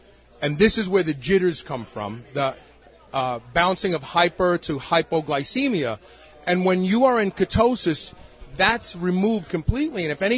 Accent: Brooklyn, New York, United States; I'm from Brooklyn.

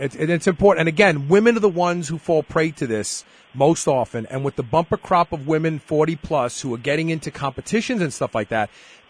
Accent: New York, United States; Maybe it is because I'm from New York, and I don't like to waste a lot of time.

